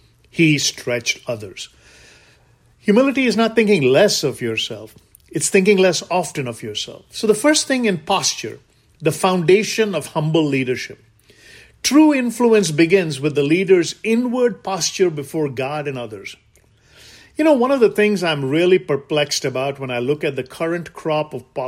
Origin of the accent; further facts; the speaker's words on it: India; moved away; I came from India. I still go back to India. I'm still a taxpayer in India. I travel back and forth. I love my homeland.